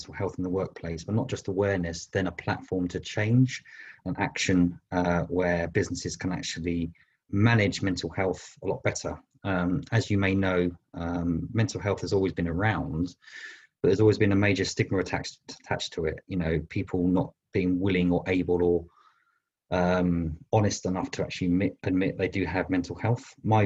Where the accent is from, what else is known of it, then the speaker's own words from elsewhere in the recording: London, United Kingdom; born there; now in Bristol, United Kingdom; I was born in London, but I moved to Bristol 20 years ago, and Bristol is a beautiful part of the UK, very close to the coast